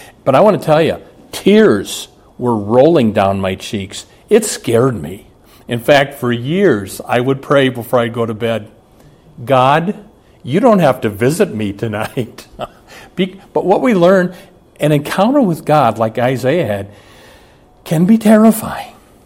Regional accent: Omaha, Nebraska, United States; I grew up in Omaha. I just took a visit there last week.

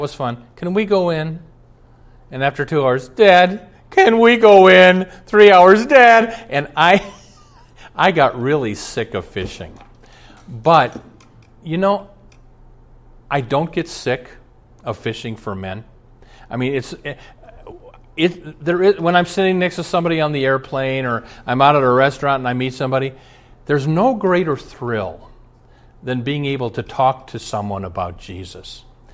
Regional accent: Omaha, Nebraska, United States; When I was a boy, I grew up in Omaha, Nebraska. There aren't lakes in Nebraska.

